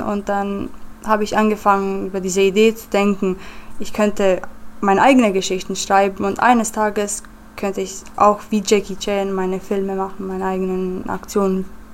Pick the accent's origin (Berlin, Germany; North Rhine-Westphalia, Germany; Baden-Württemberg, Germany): Baden-Württemberg, Germany; Holzgerlingen; moved away as an adult; also born or lived in Sindelfingen; now in Timișoara, Romania; Ich komme aus Rumänien, aber komme auch aus Deutschland. Ich bin in Sindelfingen geboren und in Holzgerlingen aufgewachsen. Und seit 2007 lebe ich in Timișoara.